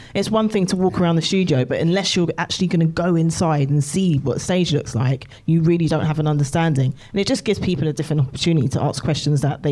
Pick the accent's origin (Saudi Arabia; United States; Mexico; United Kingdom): United Kingdom; London; I grew up in London